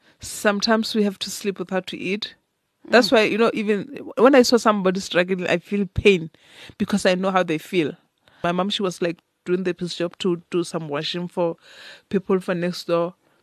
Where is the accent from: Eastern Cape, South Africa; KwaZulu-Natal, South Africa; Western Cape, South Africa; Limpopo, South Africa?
Limpopo, South Africa; Tzaneen; I grew up in Tzaneen, Limpopo.